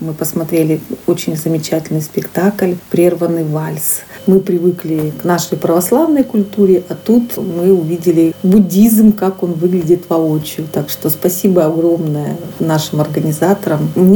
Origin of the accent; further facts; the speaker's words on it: Krasnodar, Krasnodar Krai, Russia; я из Краснодара.